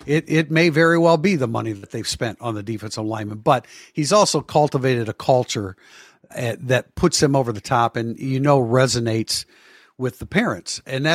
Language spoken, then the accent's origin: English; Ohio, United States; I'm from Ohio, which says a lot about Michigan versus Ohio State.